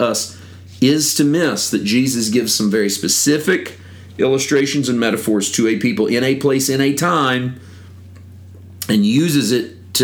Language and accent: English; Missouri, United States; also born or lived in California; I grew up in Missouri, and so clouds come in from the west, so it was odd living in California to have them roll in from the other side.